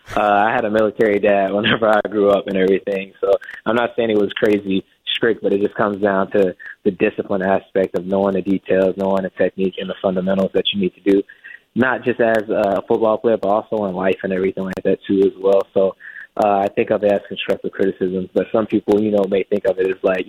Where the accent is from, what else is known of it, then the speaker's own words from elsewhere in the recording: Louisiana, United States; born there; I was born in Louisiana, so we always talked about that part.